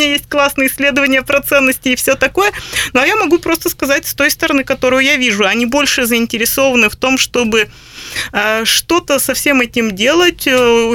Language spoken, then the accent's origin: Russian; Perm, Perm Krai, Russia; И бывают такие приколы, когда приезжаешь куда-нибудь, говоришь, я из Перми